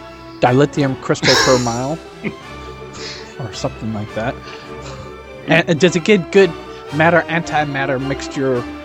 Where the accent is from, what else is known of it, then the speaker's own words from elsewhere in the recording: Nebraska, United States; from Nebraska.